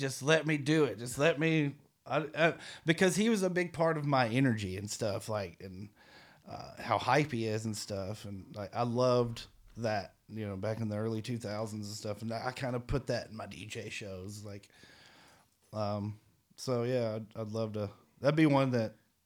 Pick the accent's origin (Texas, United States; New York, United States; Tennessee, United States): Tennessee, United States; I'm from Tennessee, and I grew up literally listening